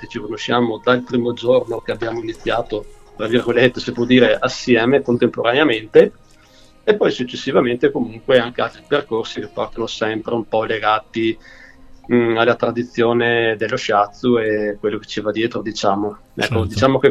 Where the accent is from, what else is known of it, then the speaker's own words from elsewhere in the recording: Megliadino San Fidenzio, Veneto, Italy; sono di Borgo Veneto, precisamente da Migliadino San Fidenzio.